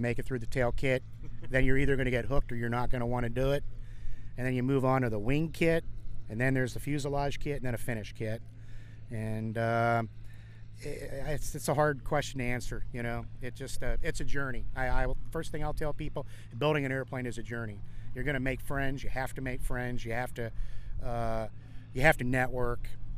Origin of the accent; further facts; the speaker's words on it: Fort Lauderdale, Florida, United States; I grew up in South Florida. Oh, really? Like down in the Fort Lauderdale area.